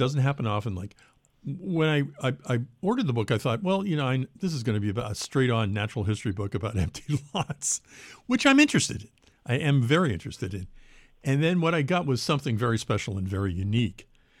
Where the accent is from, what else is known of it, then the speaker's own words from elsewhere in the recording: Watertown, Massachusetts, United States; When I grew up in Watertown outside of Boston.